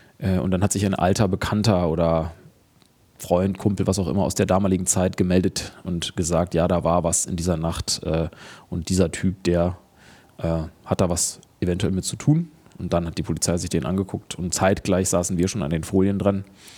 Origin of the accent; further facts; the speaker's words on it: Cologne, North Rhine-Westphalia, Germany; Ja, ich komme aus Köln.